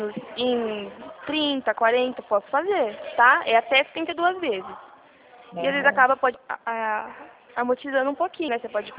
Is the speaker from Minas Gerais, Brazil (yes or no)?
no; Rio Claro, São Paulo, Brazil; Eu sou de Rio Claro.